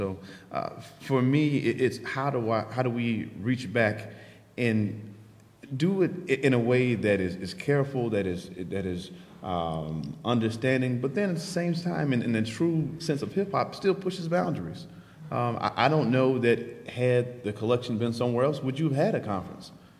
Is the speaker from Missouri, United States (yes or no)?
yes; St. Louis, Missouri, United States; started breakdancing to … in St. Louis, Missouri. And so that's a different thing, too, is that I'm coming from the Midwest